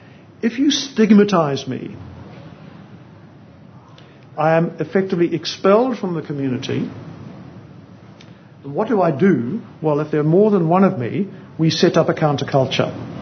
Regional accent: South Africa; I mean, I'm South African

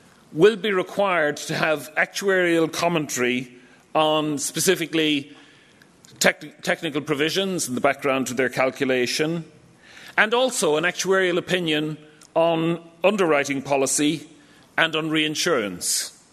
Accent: Dublin, Leinster, Ireland; The picture on the slide is my hometown, Dublin

